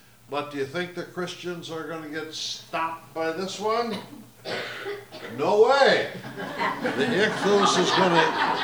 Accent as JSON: {"language": "English", "town": "Berkeley", "region": "California", "country": "United States", "said": "Well, I come from Berkeley"}